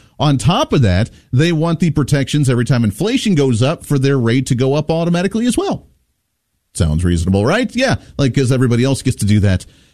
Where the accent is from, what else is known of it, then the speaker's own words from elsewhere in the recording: Ohio, United States; now in Wichita, United States; I grew up in the Ohio area in the Rust Belt where everybody was part of the UAW.